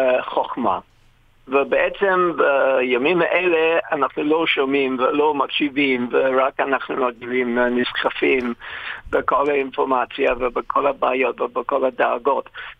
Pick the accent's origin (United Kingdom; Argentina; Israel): United Kingdom; England; Hebrew is a second language; ואני פגשתי אותו כמה פעמים באנגליה, אני איש אנגלי